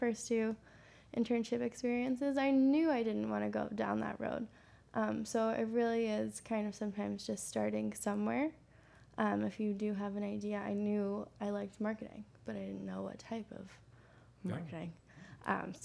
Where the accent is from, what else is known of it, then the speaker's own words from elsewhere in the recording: Plymouth, Massachusetts, United States; I'm from Plymouth, Massachusetts.